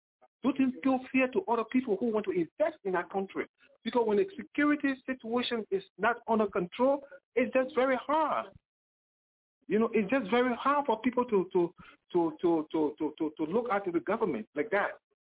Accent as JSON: {"language": "English", "country": "Liberia", "said": "we came from the Civil War. And most of our people in Liberia, you know, are traumatized."}